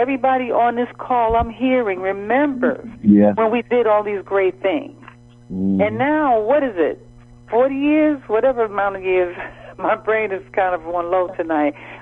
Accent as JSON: {"language": "English", "town": "Brooklyn", "region": "New York", "country": "United States", "said": "I remember I'm from Brooklyn to those block parties, you know, we had a ball"}